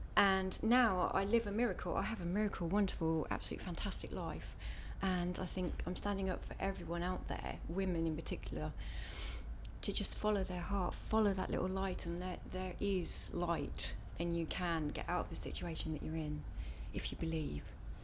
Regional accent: Northampton, East Midlands, United Kingdom; I'm 39, and I'm from Northampton.

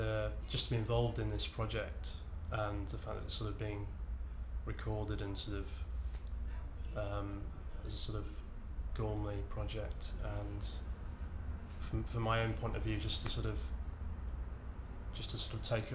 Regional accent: Yorkshire and the Humber, United Kingdom; now in London, United Kingdom; Well, I'm from Yorkshire originally, so I've been down here for about 5 years.

